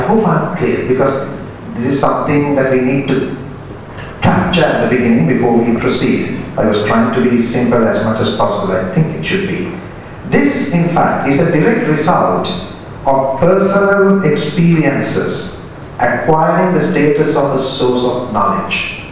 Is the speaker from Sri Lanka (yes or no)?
yes; Sri Lanka; I'm from Sri Lanka